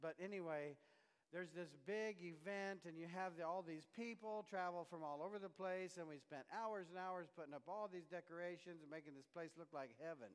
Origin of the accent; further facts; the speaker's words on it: Pennsylvania, United States; also born or lived in North Carolina / Iowa; I come from Pennsylvania, and before that, North Carolina, and before that, Iowa, and I think before that, heaven.